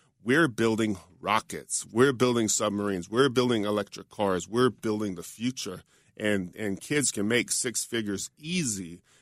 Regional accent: Hawaii, United States; now in Sunnyvale, United States; I was from Hawaii. I knew pineapples. I didn't know anything about it.

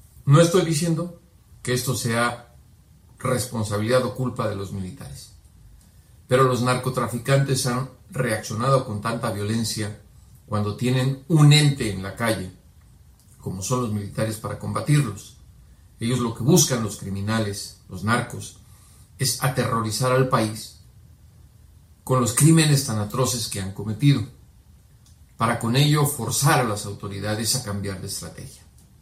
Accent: Mexico

